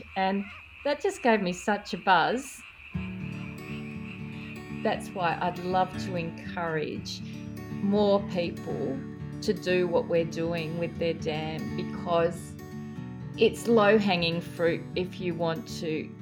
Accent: Victoria, Australia; from South Gippsland, and my husband and I have a beef cattle farm

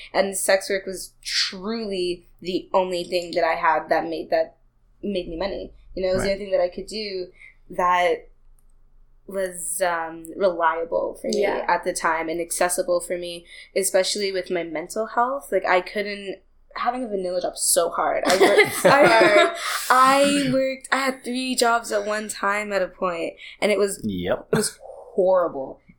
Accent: Ontario, Canada; also born or lived in United States; Like I grew up in Ontario, of course, but I ended up moving to the United States super duper young, and living there I had no status.

